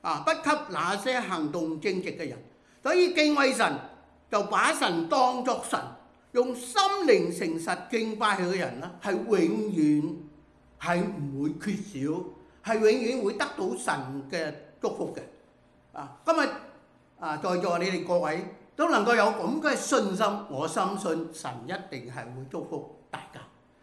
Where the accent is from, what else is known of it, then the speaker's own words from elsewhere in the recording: China; 尤其是我们中国人，不会随便叫人家做阿爸的